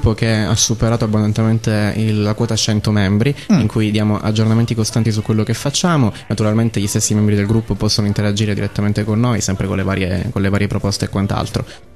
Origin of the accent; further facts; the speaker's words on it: Palermo, Sicily, Italy; now in Sciacca, Italy; che sono un palermitano che dopo si è trasferito a Sciacca.